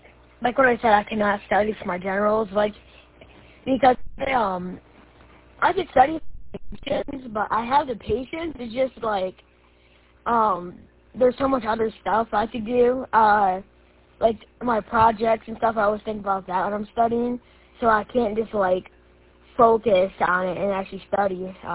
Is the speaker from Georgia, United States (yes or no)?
no; Michigan, United States; And I am from Emory City, Michigan.